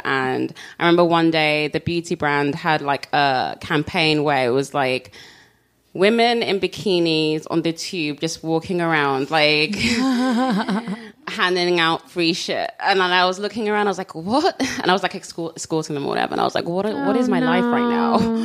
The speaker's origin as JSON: {"language": "English", "region": "London", "country": "United Kingdom", "tie": "born or raised there", "said": "Yes, I was born and raised in London."}